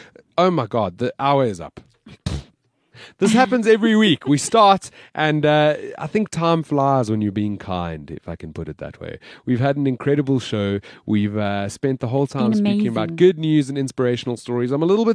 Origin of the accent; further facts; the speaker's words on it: South Africa; Why did it take one South African to make a complete difference? And I'll tell you why. Because we're South African.